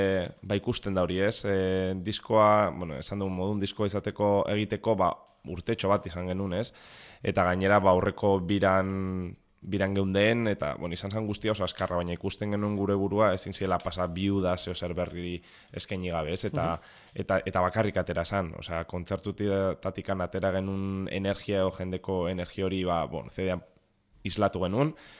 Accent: Vitoria-Gasteiz, Basque Country, Spain; ni Gasteiztarra naiz

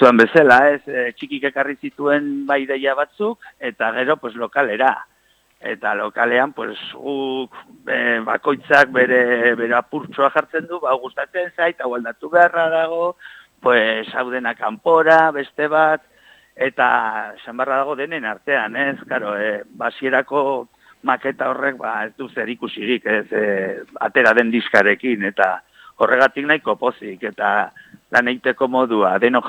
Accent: Navarre, Spain; Nafarrotik ere ari diate, ni berez Nafarra naiz

